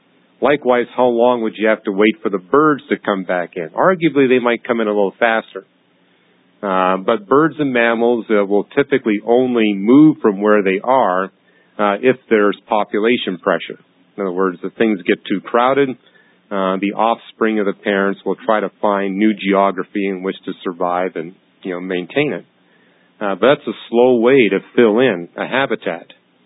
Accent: Canada; I grew up in Canada. All the birds migrate in Canada. It's cold there in the wintertime.

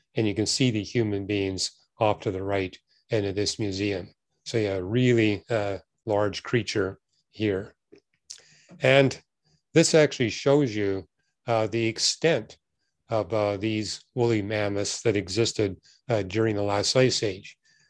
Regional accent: Vancouver, British Columbia, Canada; I remember growing up in Vancouver

